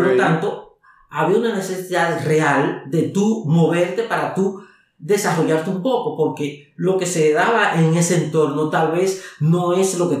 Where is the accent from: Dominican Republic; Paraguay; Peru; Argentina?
Dominican Republic; Monte Plata; born there; Yo soy nacido en el Batey Las Aguas de Monteplata, que es una comunidad rural. Antiguamente era cañera. O sea, nacido en el país, República Dominicana.